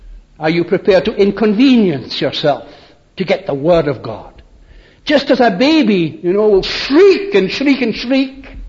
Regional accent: Scotland, United Kingdom; I was brought up on the Murray Coast, as you know, amongst the fisher people.

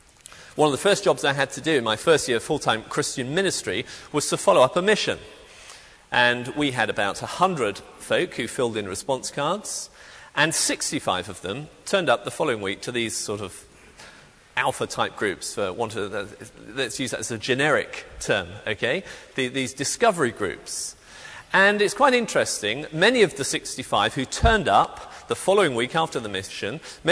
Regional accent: England, United Kingdom; I am from England. I have some very distant connections with Scotland, so I need to come clean there now. I've never lived or worked in Scotland

